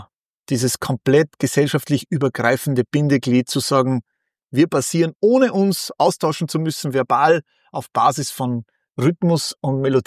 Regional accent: Austria; als Österreicher

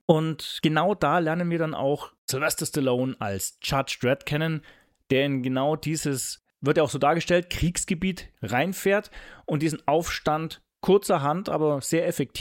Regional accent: Augsburg, Bavaria, Germany; wir sind aus Augsburg.

